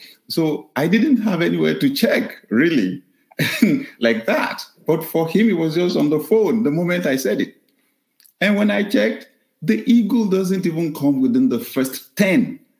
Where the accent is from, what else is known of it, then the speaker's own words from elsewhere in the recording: Nigeria; Like when we travel to my home country, Nigeria, the first thing they want to be sure we have is Wi-Fi.